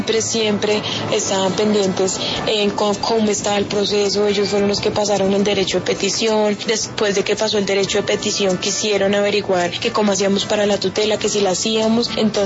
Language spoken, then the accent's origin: Spanish; Boyacá, Colombia; como soy de Boyacá